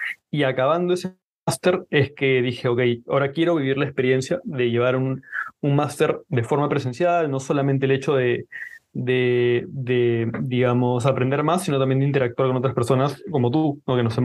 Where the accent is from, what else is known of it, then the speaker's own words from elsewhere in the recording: Peru; No lo he dicho, que es importante, yo soy de Perú. Entonces yo me fui a España para hacer el máster específicamente.